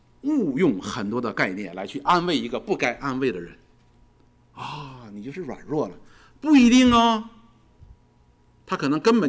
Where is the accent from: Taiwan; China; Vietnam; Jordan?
China; 我们中国人有一句话叫真知而行